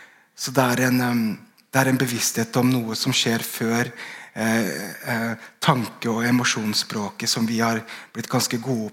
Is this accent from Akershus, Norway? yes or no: yes; Bærum, Akershus, Norway; jeg vokste opp i Bærum på 90-tallet, lenge før mange av de tingene vi kjenner til nå er liksom mer snakket om, da.